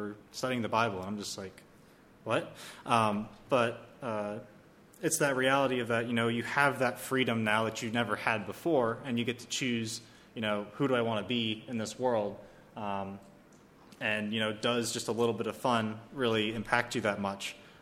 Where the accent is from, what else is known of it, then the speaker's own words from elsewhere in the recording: Dover, Pennsylvania, United States; I'm from Dover, Pennsylvania, which is kind of to the west side of York.